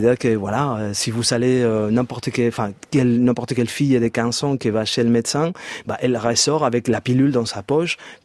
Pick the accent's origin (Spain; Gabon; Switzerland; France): Spain; French is a second language; Oui, en Espagne, en fait, comme vous entendez par mon accent.